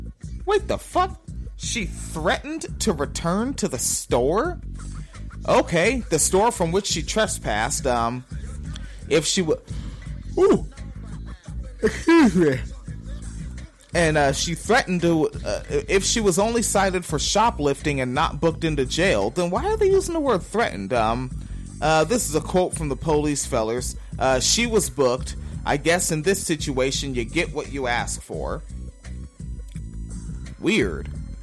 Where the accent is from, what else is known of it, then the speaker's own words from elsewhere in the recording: Washington, United States; I'm from Washington State. It makes sense that I've been on that road.